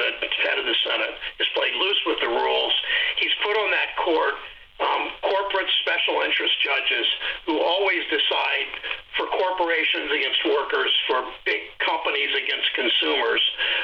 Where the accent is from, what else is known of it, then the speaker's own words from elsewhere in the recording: Mansfield, Ohio, United States; it's not the way I was brought up in St. Luke's Lutheran Church in Mansfield, Ohio.